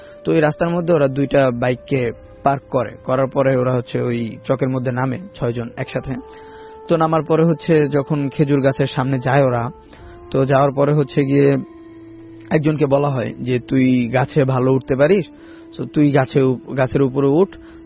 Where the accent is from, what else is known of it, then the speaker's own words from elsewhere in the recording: Shibchar, Dhaka Division, Bangladesh; আমাদের গ্রামের বাড়ি হচ্ছে মাদারীপুরের শিবচরে